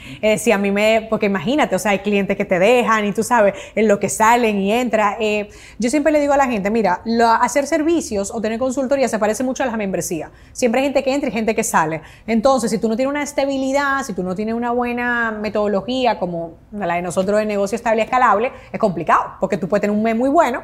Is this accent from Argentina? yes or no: no; Dominican Republic; now in Spain; yo soy dominicana, pero realmente lo que es mi carrera profesional, yo la construí, la hice en España.